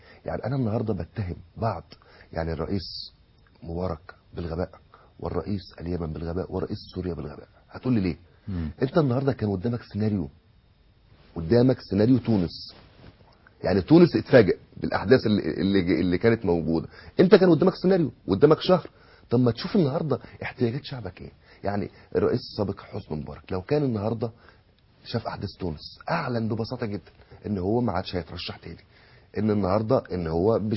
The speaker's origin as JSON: {"language": "Arabic", "country": "Egypt"}